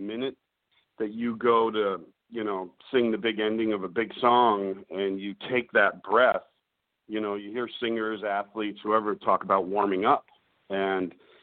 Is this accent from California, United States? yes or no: no; New York, United States; we had you guys know I'm from New York, and we did our Beach Cities ball drop, just like in Times Square